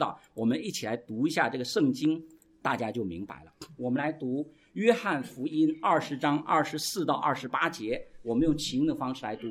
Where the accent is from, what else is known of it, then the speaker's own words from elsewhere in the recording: China; 我们中国人特别有一种不是真谦卑是伪善